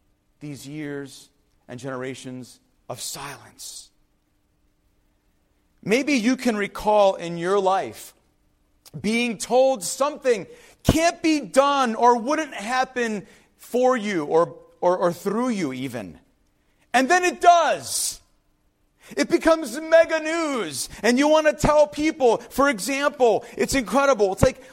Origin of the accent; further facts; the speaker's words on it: Cleveland, Ohio, United States; born there; I was born in Deaconess Hospital in Cleveland, Ohio, no longer there, a campus of a larger hospital now.